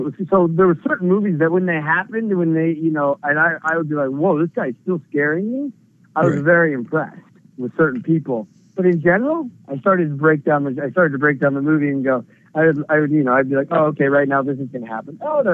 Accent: Oregon, United States; That was an interesting movie for me because I grew up on the Oregon coast with my family and coast.

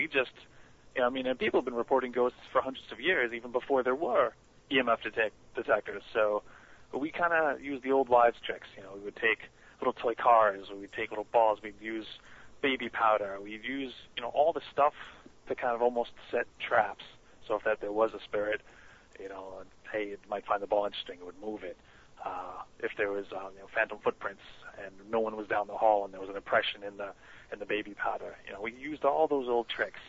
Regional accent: Staten Island, New York, United States; Now, I'd been hearing about this place growing up on Staten Island for years, but I never went there.

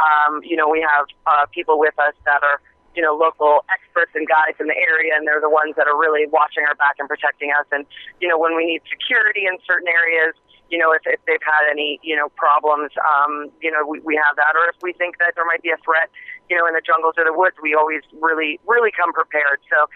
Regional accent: New York, United States; I grew up in Hudson Valley.

